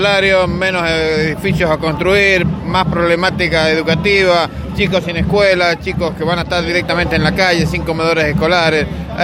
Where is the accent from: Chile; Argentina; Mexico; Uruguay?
Argentina; San Juan; vengo de San Juan